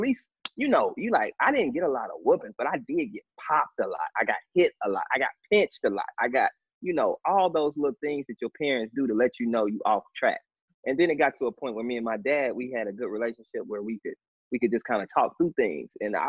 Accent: Gary, Indiana, United States; I grew up in Gary. That's a whole black city.

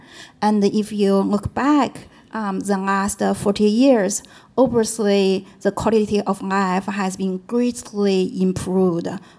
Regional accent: Beijing, China; For instance, I come from Beijing, right? I had these fond memories when I was a little child.

